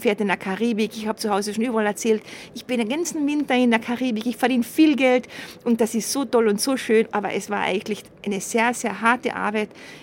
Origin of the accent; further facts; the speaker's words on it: Austria; ich komme aus Österreich, ich bin hier Hoteldirektorin auf diesem Schiff.